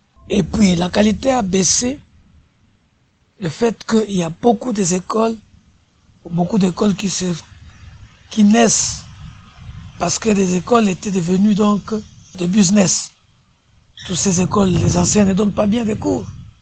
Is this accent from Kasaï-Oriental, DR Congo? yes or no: no; Kisantu, Kongo Central, DR Congo; Je prends le petit exemple ici chez nous à Kisantu.